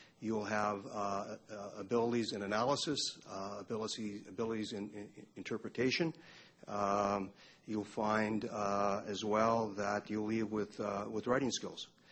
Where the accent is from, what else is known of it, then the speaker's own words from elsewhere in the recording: Ontario, Canada; also born or lived in Manitoba; now in Montreal, Canada; I'm from Northwestern Ontario. I did my BA at the University of Manitoba quite a few years ago. I've been at McGill for 26 years